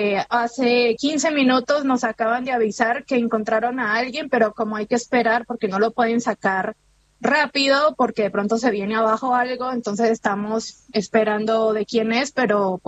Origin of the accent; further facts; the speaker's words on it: Cali, Valle del Cauca, Colombia; Nosotros estamos casi a 15 minutos de Cali. Nosotros somos de Cali, pero vivimos como en una provincia pequeña al lado.